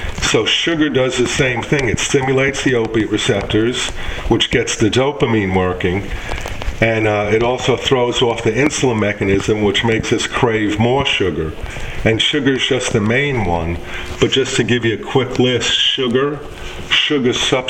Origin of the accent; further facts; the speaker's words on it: The Bronx, New York, United States; No. I'm from New York originally, the Bronx.